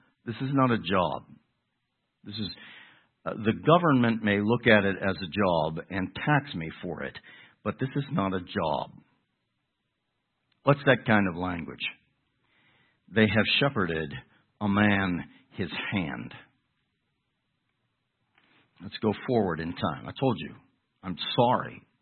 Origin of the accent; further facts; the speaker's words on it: Pennsylvania, United States; accent: Pittsburghese; I'm getting my Pittsburghese in check, my accent in check.